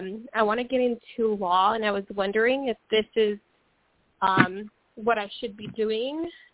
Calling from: Washington, United States; I'm calling from Washington State.

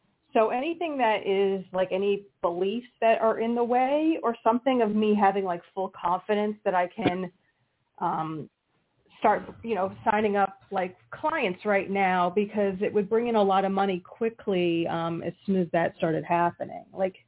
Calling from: Pennsylvania, United States; from Pennsylvania.

